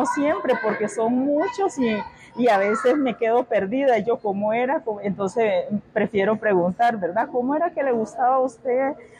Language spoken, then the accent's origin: Spanish; La Paz Centro, León, Nicaragua; also born or lived in San Carlos / Managua; now in Costa Rica; en el 79, después de la guerra, mi mamá fue por nosotros y nos trajo, entonces crecí en La Paz Centro, ya en el lado pacífico de Nicaragua, que es La Paz Centro, crecí ahí y luego en Managua